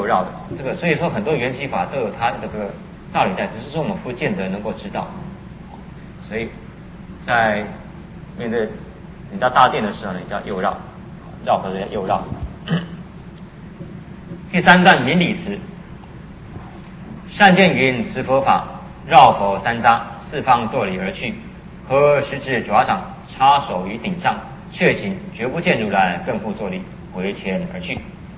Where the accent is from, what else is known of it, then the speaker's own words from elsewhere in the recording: China; 我们中国人是没有了，我们是合在胸口。